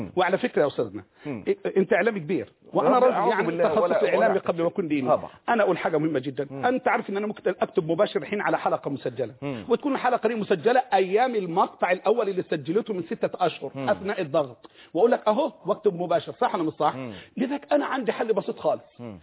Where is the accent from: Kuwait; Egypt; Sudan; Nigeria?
Egypt; وإحنا كلتنا أبناء مصر